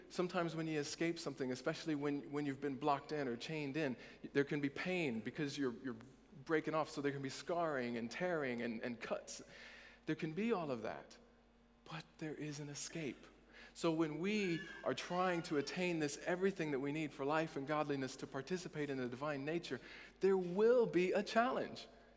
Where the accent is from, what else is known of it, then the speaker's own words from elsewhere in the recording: Indiana, United States; Still don't sound like it though, do I? Still sound like I'm from Indiana.